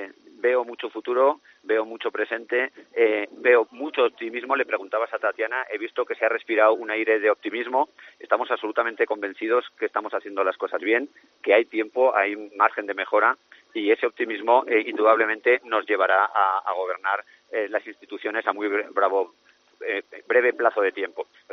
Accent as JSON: {"language": "Spanish", "town": "Jaca", "region": "Aragon", "country": "Spain", "said": "imagínate los que somos de Jaca."}